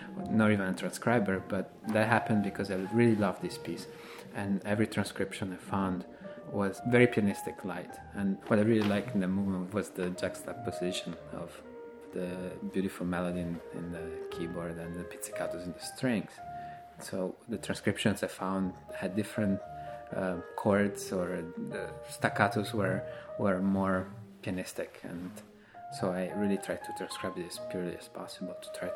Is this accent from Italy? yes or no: yes; Italy; English is a second language; The second part is dedicated to my home country of Italy.